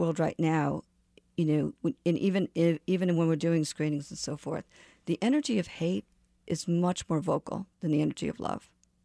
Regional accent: Ohio, United States; I was raised in Ohio in a small town, and even there we were given narratives about the Middle East.

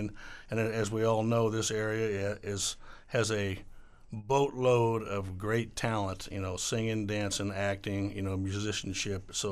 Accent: Elkhart, United States; I grew up in Elkhart.

